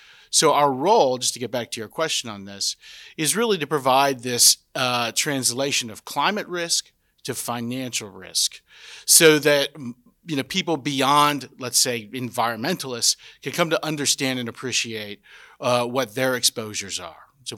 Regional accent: Texas, United States; needed to move back to my home state, Texas, where I live now.

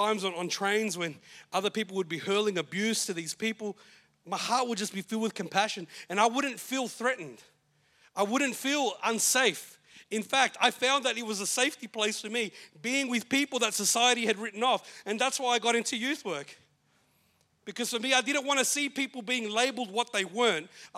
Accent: Maidstone, South East England, United Kingdom; We were, you know, recently took the kids where we grew up in Maidstone.

